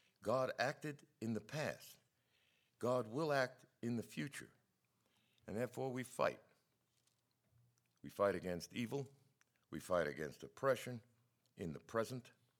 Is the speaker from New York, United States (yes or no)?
yes; Brooklyn, New York, United States; I know holy. I know hell. I'm from Brooklyn.